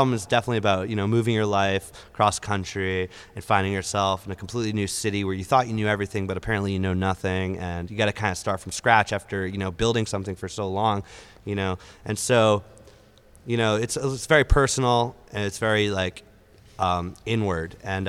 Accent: Boston, Massachusetts, United States; And I'm from Boston, so for me to come out here and experience these windy roads, yeah, it's not.

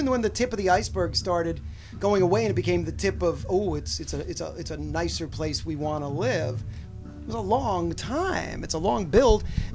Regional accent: Queens, New York, United States; As I was wandering around my hometown in New York, because I'm a Queens boy

